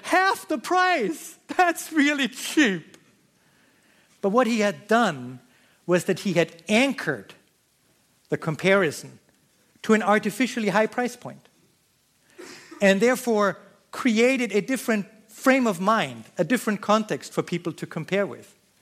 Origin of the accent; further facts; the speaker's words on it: Austria; When I was a kid, I grew up in Austria.